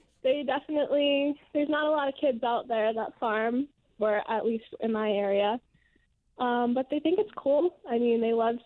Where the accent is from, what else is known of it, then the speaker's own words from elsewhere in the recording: Biddeford, Maine, United States; I kind of came from the same area. I was from Biddeford. I only had chickens growing up